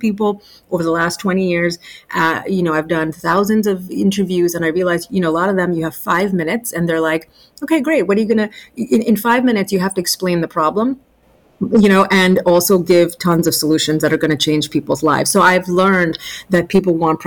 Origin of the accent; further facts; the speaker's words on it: New York, United States; I'm a New Yorker